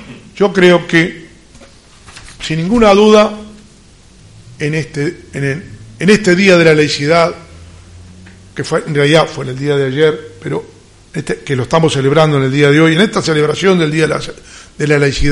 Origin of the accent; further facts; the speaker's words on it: Paso de los Toros, Tacuarembó, Uruguay; yo soy de Paso los Toros, así que soy de Tacuarembó